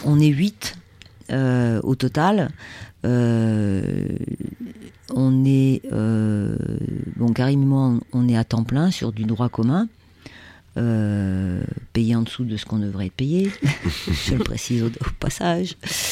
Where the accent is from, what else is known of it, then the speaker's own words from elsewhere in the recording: Paris, Île-de-France, France; moved away as an adult; also born or lived in Angoulême; Moi, je suis parisienne à la base. Je suis partie de Paris, j'avais 28 ans. Après, j'étais à Angoulême.